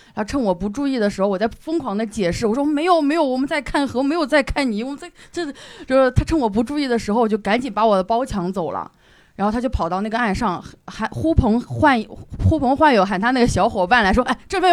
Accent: China; 但我虽然是一个女生，但我是一个中国人

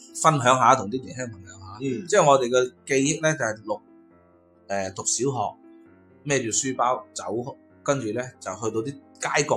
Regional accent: Guangdong, China; 我哋过年我哋广东人系唔食饺子嘅呢样嘢

